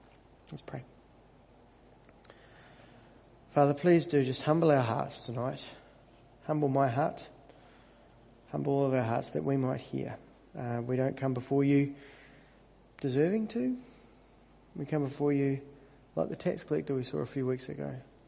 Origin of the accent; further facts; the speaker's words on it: Canterbury, New Zealand; I know all about that because I grew up in North Canterbury.